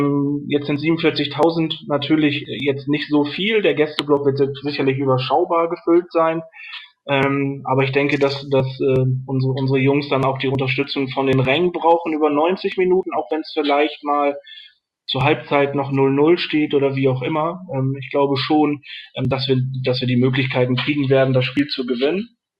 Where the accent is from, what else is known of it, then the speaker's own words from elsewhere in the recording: North Rhine-Westphalia, Germany; also born or lived in Ruhr area; ich bin im Ruhrgebiet geboren, direkt nebenan von Gelsenkirchen. Aufgewachsen bin ich dann aber im Sauerland.